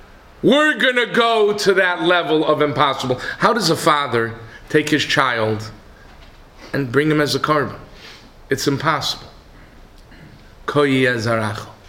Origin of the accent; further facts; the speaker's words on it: Cleveland, Ohio, United States; I grew up in the Young Israel of Cleveland.